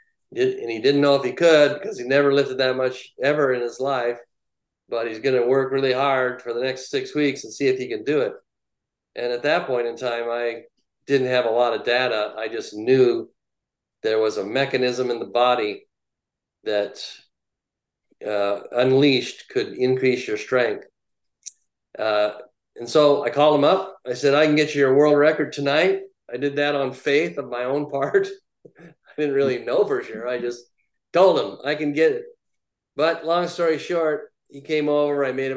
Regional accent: Traverse City, Michigan, United States; this guy who was a police chief, fire chief in my hometown of Traverse City.

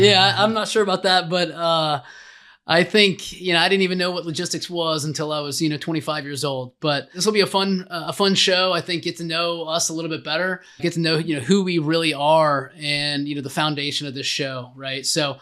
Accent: Missouri, United States; Yeah, so born and raised in Missouri, you know, small town kid, very humble upbringing, you know, didn't have a lot of money.

